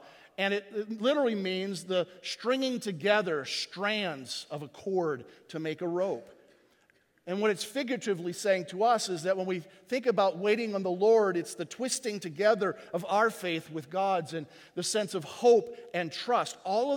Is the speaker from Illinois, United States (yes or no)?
yes; Chicago, Illinois, United States; Plus, I'm from Chicago, so I don't care about the Cowboys. I'm a Chicago Cubs fan.